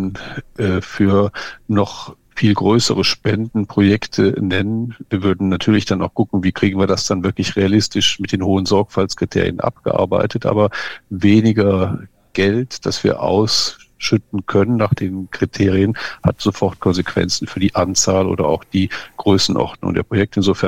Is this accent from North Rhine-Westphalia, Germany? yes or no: yes; Aachen, North Rhine-Westphalia, Germany; ich stamme ja aus Aachen